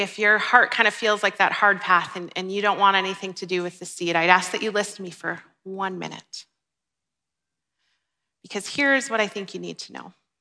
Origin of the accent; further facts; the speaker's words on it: Minnesota, United States; now in Canada; And I live in Alberta. I cheer for Minnesota sports. I'm from Minnesota.